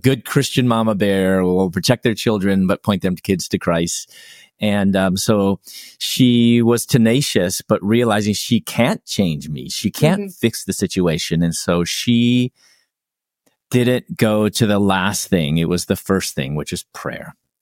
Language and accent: English; Chicago, Illinois, United States; I'm originally from Chicago.